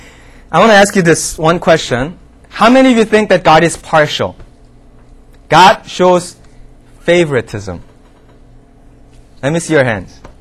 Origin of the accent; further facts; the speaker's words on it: Canada; I'm from Canada. I'm a Canadian.